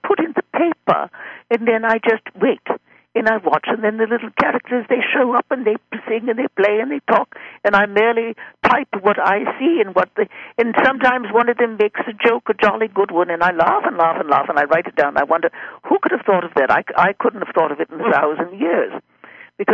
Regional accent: Brooklyn, New York, United States; born there; I was born in Brooklyn, in Shore Road.

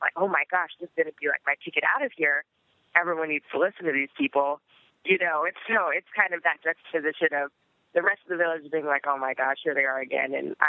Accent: Florida, United States; Well, I grew up doing theater in Central Florida and in school and taking voice lessons and singing in church

